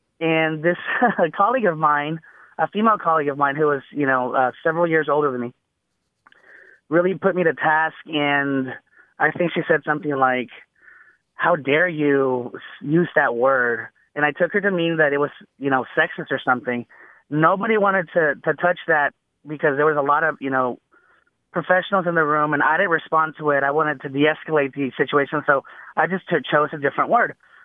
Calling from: Dallas, Texas, United States; I'm calling from Dallas, Texas.

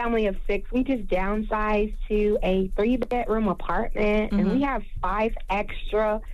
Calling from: Austin, Texas, United States; I'm calling from Austin, Texas.

